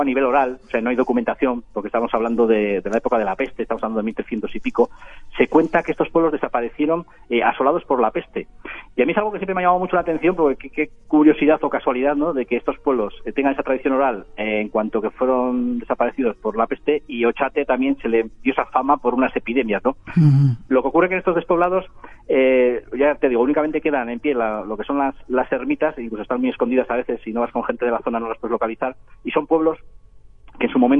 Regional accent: Basque Country, Spain; Sí, sí, hombre, no es porque sea mi tierra, pero sí, la verdad es que es un lugar, vamos, que merece la pena visitarlo.

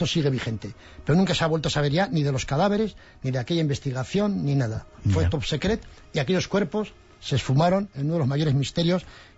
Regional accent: Navarre, Spain; en mi tierra, precisamente en Navarra

